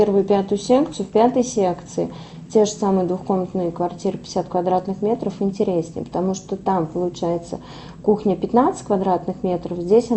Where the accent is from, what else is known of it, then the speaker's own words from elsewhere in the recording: Vladimir, Vladimir Oblast, Russia; Я из Владимира. Я в Владимире в агентстве проработала 12 лет.